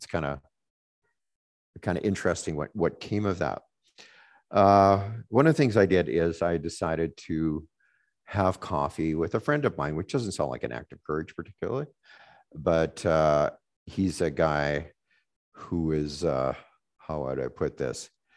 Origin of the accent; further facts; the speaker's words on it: Manitoba, Canada; We're both from Manitoba. I don't know, that should count for something, but we're quite different in a way. He's from that town in Manitoba and I'm from this town in Manitoba, you know?